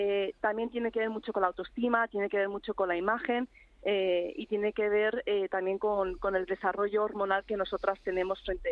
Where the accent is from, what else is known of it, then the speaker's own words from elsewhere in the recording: Soria, Castile and León, Spain; Que soy de Soria, lo siento.